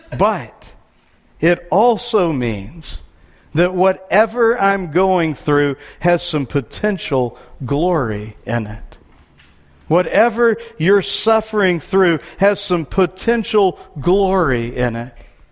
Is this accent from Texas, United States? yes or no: yes; Texas, United States; This makes me think of when I was a kid growing up in Texas.